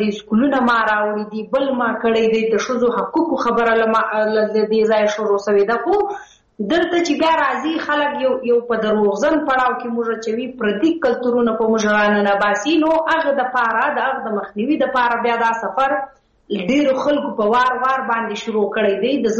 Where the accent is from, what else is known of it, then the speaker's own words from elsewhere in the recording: Khyber Pakhtunkhwa, Pakistan; زه ته دواړي د پښتونخوا وطن بچی یو، دلته پاتې شوی یو، دلته پیدا شوی یو.